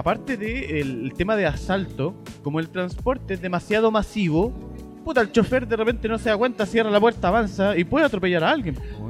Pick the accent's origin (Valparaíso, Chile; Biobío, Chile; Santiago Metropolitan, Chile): Santiago Metropolitan, Chile; Maipú; nosotros somos de Maipú, por eso hacemos muchas alusiones a la avenida Pajarito.